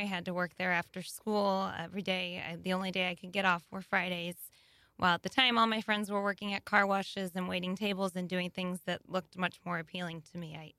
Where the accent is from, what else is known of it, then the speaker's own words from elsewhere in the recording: St. Louis, Missouri, United States; So born and raised in St. Louis, grew up in the South County area.